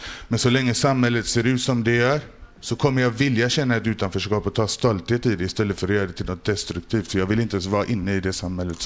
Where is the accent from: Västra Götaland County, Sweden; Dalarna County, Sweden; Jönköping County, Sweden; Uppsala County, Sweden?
Västra Götaland County, Sweden; Gothenburg; Trots att jag är svensk och jag kommer från Majorna. Så jag är inte liksom... jag är inte från förorten från början. Jag har ett svenskt namn, jag är svensk.